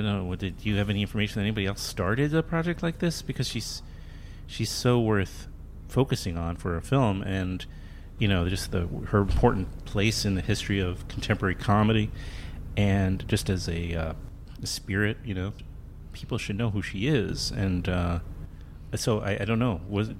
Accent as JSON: {"language": "English", "region": "New York", "country": "United States", "tie": "born or raised there", "said": "I'm from New York, but I grew up on the mean streets of Forest Hills."}